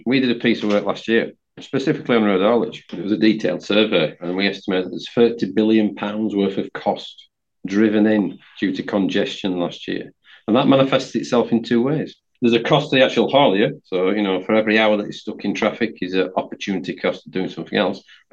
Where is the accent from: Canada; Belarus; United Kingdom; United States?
United Kingdom; Yorkshire and the Humber; I'm from West Yorkshire.